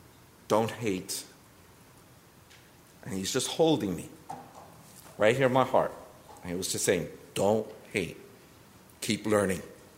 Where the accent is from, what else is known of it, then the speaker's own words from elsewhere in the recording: Brooklyn, New York, United States; born there; I was born in Williamsburg section of Brooklyn, New York.